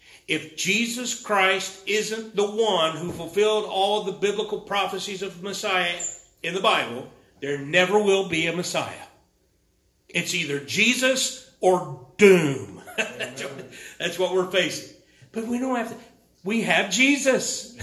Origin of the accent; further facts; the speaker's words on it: Portsmouth, Ohio, United States; born there; I was born in Portsmouth, Ohio.